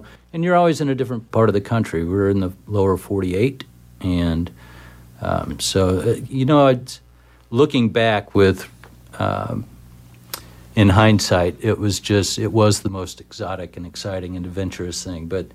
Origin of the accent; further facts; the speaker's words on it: Indianapolis, Indiana, United States; Mainly in Indiana, or all in Indiana, but mainly in Indianapolis.